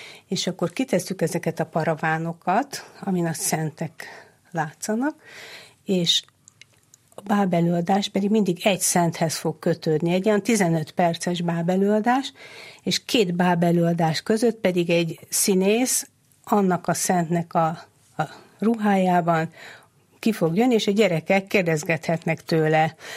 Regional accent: Budapest, Hungary; a budai várban nőttem fel, mi oda jártunk Szentmisére a Mátyás templomra, Mátyás templomba

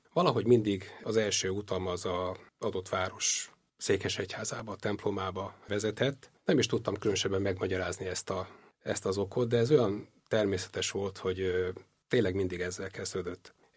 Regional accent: Budapest, Hungary; born there; Dél-budai egyszemgyerekként születtem egy polgári családban.

